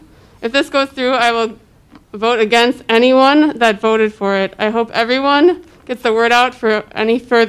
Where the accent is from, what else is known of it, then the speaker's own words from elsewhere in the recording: Wisconsin, United States; I'm from Milwaukee County.